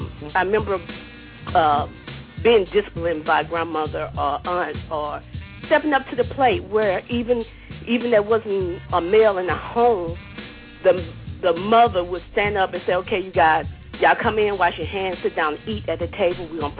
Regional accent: Mississippi, United States; now in Atlanta, United States; I'm from Mississippi, but moved to Atlanta

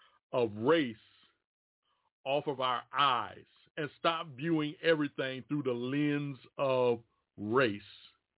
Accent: Roanoke, Virginia, United States; born there; I was born on October the 16th, 1968, in a place called Roanoke, Virginia.

